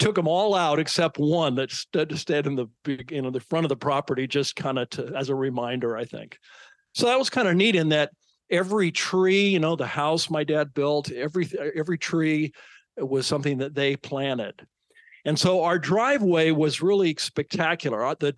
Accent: California, United States; a small ranch that I grew up on in Northern California, the Napa Valley

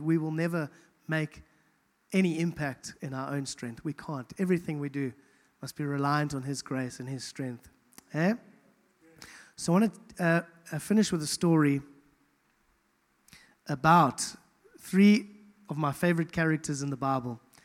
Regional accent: KwaZulu-Natal, South Africa; I'm an English guy from KZN. It's not my background.

